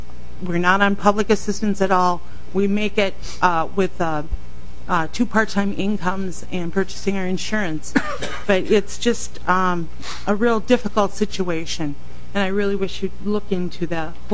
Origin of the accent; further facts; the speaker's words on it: Duluth, Minnesota, United States; I'm down from Duluth, Minnesota. It's a cold morning.